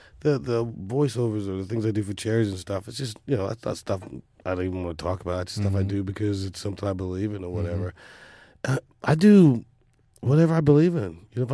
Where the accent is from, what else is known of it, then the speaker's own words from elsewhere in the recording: Charleston, South Carolina, United States; You know, we're from South Carolina. Mm-hmm. I'm just a kid from South Carolina, from Charleston, South Carolina, who found three guys that wanted to play.